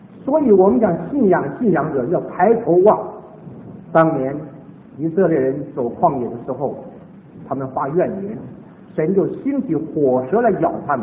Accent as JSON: {"language": "Chinese", "country": "China", "said": "我常常讲我们中国人得天独厚，中国的基督徒是得天独厚"}